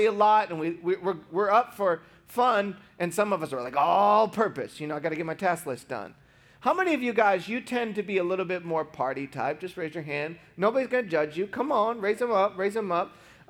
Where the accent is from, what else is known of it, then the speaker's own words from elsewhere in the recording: Michigan, United States; I grew up in Michigan, where like in June, it's warm. It's like the one month of the year you want to live in Michigan.